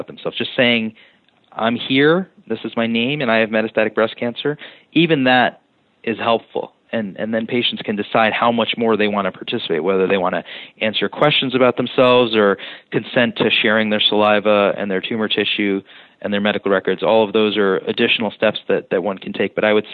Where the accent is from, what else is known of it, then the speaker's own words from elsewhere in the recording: New Jersey, United States; Yeah, well, I grew up in New Jersey